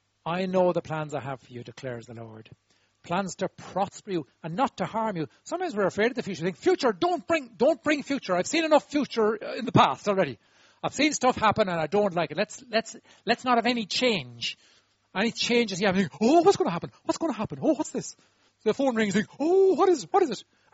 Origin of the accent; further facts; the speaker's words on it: Ireland; We're Irish people. We're good at this. We love this moment when destiny changes.